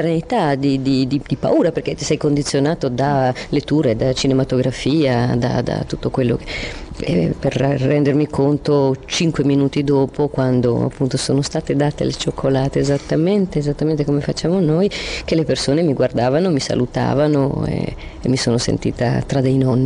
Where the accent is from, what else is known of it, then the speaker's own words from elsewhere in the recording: Varese, Lombardy, Italy; now in Trieste, Italy; Io poi non sono di Trieste, io sono adottata, di triestina di adozione, ma vengo da Varese